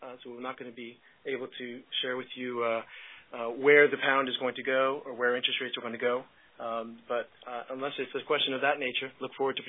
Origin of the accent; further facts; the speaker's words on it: United States; moved away as an adult; now in London, United Kingdom; for the past 14 years I've been in London, I'm an American historically